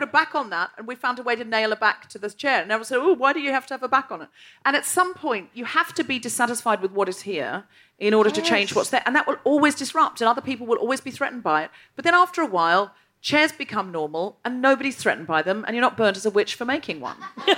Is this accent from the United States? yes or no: no; Queensland, Australia; Excuse me, I'm from the Gold Coast. I watch The Crown.